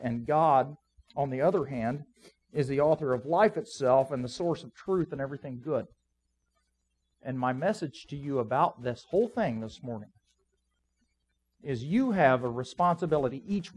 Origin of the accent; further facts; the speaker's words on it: United States; we're part of the family of what you would call Americans. And anytime there's an attack on my country, I react in a stupid way.